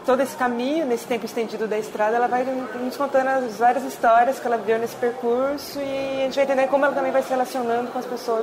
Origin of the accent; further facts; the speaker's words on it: Goiânia, Goiás, Brazil; now in São Paulo, Brazil; Eu sou de Goiânia, na verdade. Moro em São Paulo já faz 12 anos.